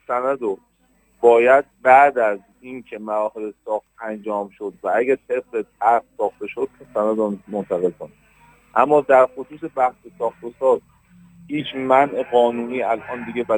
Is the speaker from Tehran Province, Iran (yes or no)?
no; Hamadan, Iran; افتخار من به عنوان یک همدانی اینه